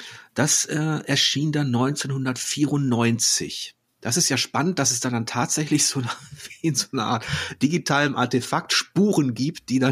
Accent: Hamburg, Germany; was mir als Hamburger, und ich habe ja diesen maritimen Bezug auch auf meiner Seite

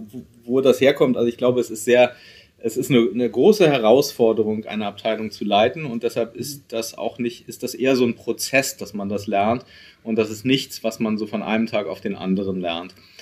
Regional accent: Berlin, Germany; ich komme ursprünglich aus Berlin, bin in Berlin geboren, aufgewachsen, zur Schule gegangen, habe dort auch studiert

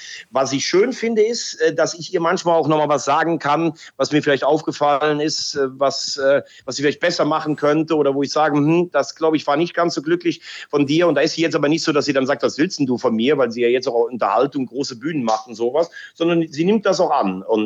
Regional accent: Mayen, Rhineland-Palatinate, Germany; Ja, ich bin in Mayen geboren. Ich habe am Laacher See bin ich aufgewachsen, also zwischen Mayen und Andernach, wer sich da ein bisschen auskennt. Aber ich war in Mayen auf der Schule, das ist schon meine Heimat

